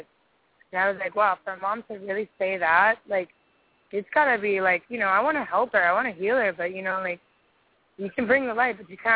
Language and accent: English; Hawaii, United States; I'm from Hawaii, but this child is from California.